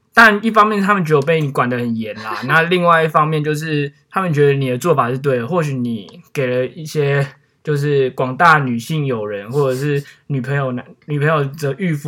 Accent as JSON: {"language": "Chinese", "country": "Taiwan", "tie": "born or raised there", "said": "然后我是在台湾土生土长，接受过9年的义务教育，然后加大学"}